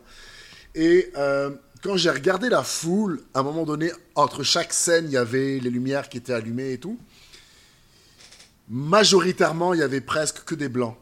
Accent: Grenoble, Auvergne-Rhône-Alpes, France; Parce que moi, je viens de Grenoble

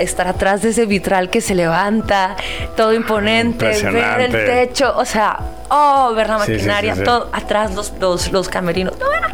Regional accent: Alvarado, Veracruz, Mexico; Cuando estaba en mi pueblito, en Alvarado, y yo soñaba en ser bailarina

